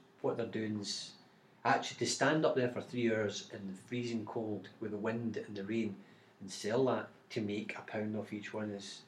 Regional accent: Scotland, United Kingdom; I mean, Scotland's, I've grown up, I'm Scottish. Mm-hmm. Part of me is Scottish, part of me is Irish, but I class myself as a UK citizen.

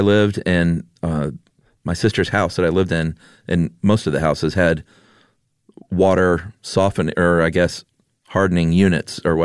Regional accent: Franklin, Tennessee, United States; I grew up in Franklin, Tennessee, where we used to roll houses all the time.

